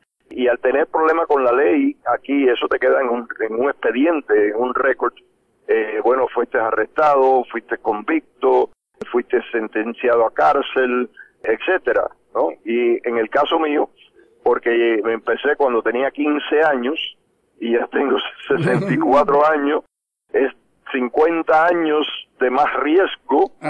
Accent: Cuba; pensaba que en algún momento me iba a tirar en Cuba, iba a llegar allá

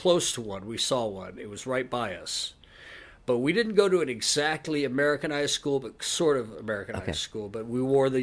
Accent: Beaumont, Texas, United States; born there; No. I was born in Beaumont.

